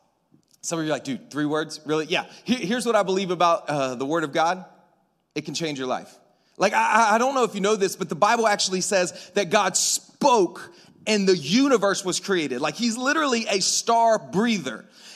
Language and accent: English; Louisiana, United States; also born or lived in Lima, Peru; So I'm a Southern boy, born and raised in like the South, born in Louisiana, hence my favorite food being Cajun food.